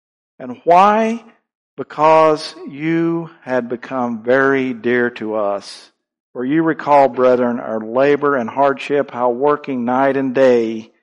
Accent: Virginia, United States; I grew up in Virginia, and we had some cows and stuff

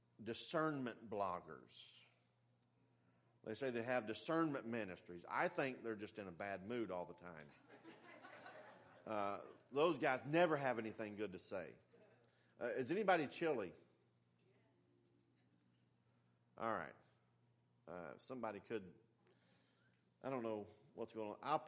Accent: North Carolina, United States; when I lived in North Carolina, there was a church in my hometown that I knew preached some false doctrine

